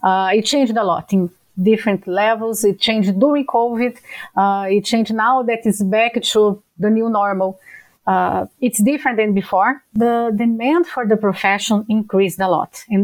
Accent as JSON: {"language": "English", "country": "Brazil", "second_language": "English", "moved": "as an adult", "lives_now": "Canada", "said": "my background is a bit unique because I'm from Brazil. I'm not from Canada originally."}